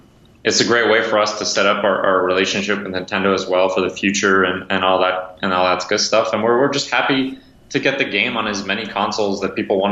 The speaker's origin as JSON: {"language": "English", "town": "Montreal", "region": "Quebec", "country": "Canada", "said": "Yeah, Montreal, though. I'm not from Toronto"}